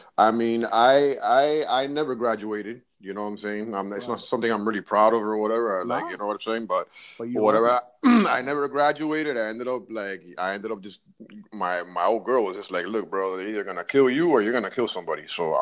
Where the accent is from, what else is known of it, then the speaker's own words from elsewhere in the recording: Miami, Florida, United States; born there; Yes, sir. I was born in Miami.